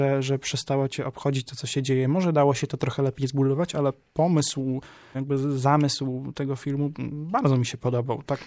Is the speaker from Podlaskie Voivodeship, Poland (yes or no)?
no; Gdynia, Pomeranian Voivodeship, Poland; ja jestem dzieciakiem z Gdyńskiej Chylonii, więc możemy sobie podać rękę